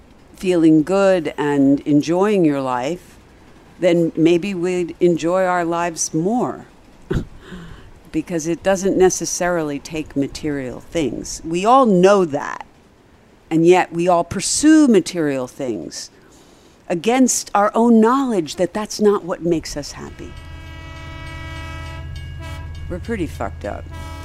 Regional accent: Pennsylvania, United States; In Pennsylvania, my home state.

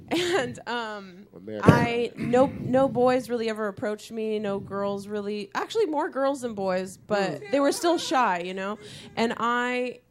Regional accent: Sacramento, California, United States; I grew up in Sacramento, California.

